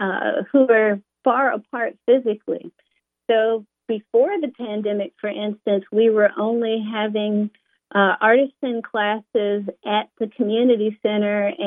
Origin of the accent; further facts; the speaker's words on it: Virginia, United States; I'm from the Nodaway Indian Tribe of Virginia. We are located in Southampton County, Virginia, but our powwow is in Surrey County, Virginia.